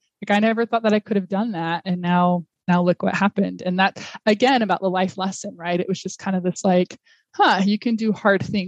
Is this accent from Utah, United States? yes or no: yes; Utah, United States; So I'm born and raised in Utah. And my family, I think, was pretty into the outdoors growing up.